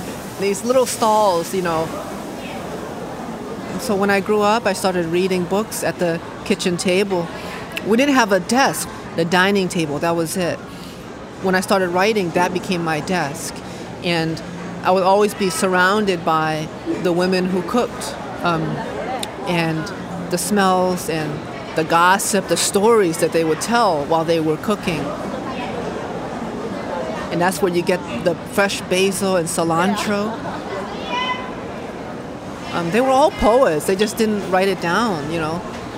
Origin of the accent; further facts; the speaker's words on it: Hartford, Connecticut, United States; I immigrated in 1990. I was 2 years old. And this place reminds me of my childhood, growing up in Hartford, Connecticut, living in a one-room, one-bedroom apartment with 7 of my family members who initially immigrated with me